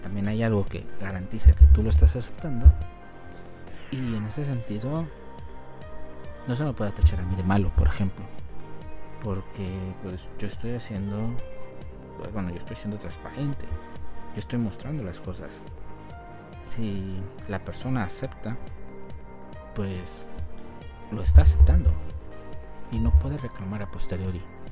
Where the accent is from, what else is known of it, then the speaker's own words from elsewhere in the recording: Mexico; siendo yo mexicano